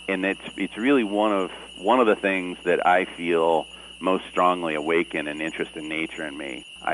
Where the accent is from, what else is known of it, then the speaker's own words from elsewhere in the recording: Delaware, United States; When I was just a kid in the mid to late 60s, my grandparents bought a place on Rehoboth Bay, and, you know, at that time, that was really out in the woods.